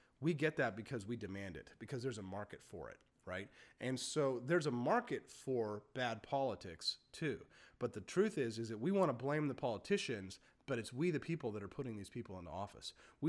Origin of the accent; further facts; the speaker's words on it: Carthage, Missouri, United States; in Carthage, Missouri, my home state of Carthage, Missouri.